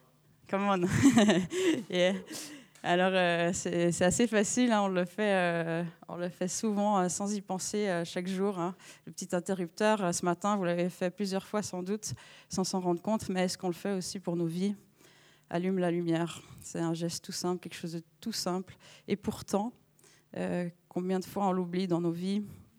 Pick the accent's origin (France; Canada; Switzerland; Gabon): Switzerland; Vaud; Donc si vous entendez un accent, c'est normal, parce que je suis une bonne vaudoise.